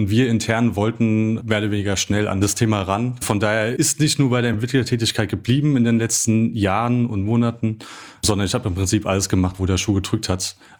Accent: Frankfurt, Hesse, Germany; ich bin hier in Frankfurt groß geworden, habe hier Physik studiert

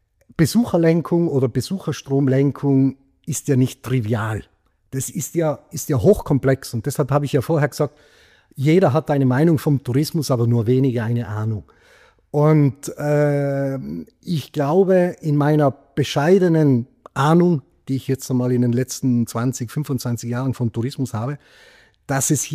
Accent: Trentino-Alto Adige, Italy; now in Germany; Ich bin noch hier sehr verwurzelt und meine Heimat wird immer Südtirol bleiben. Ich bin aber zweiheimisch geworden im Schwarzwald

